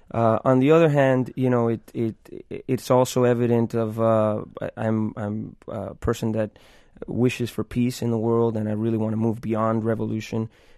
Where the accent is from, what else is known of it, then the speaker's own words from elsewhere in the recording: Miami, Florida, United States; Growing up in Miami, you know, you get... … at home. And then when I step outside, for many years I lived in Carroll City. It was a black neighborhood